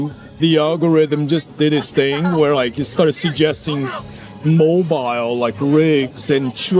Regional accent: Brazil; now in Los Angeles, United States; Brazil, lived in the U.S. most of my life, 20 plus years, was living in Venice Beach. L.A. is kind of my hometown now.

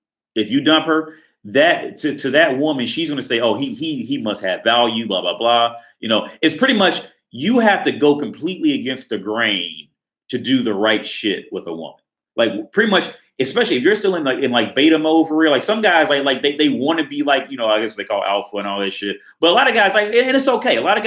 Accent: Corrine Township, Ohio, United States; I came from Corrine Township, the small suburban part outside of Cincinnati.

